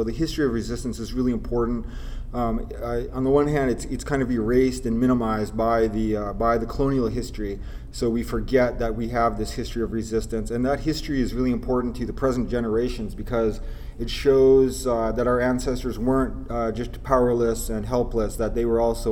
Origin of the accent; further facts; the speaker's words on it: British Columbia, Canada; I'm from the Kwakwaka'wakw Nation, and my people's territory is on northern Vancouver Island in the so-called province of British Columbia.